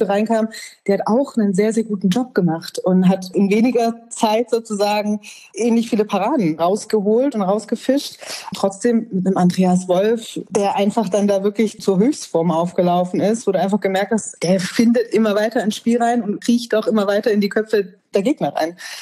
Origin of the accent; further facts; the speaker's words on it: Magdeburg, Saxony-Anhalt, Germany; Das ist wirklich, wo du dann dastehst und ratlos bist, glaube ich, als Magdeburger.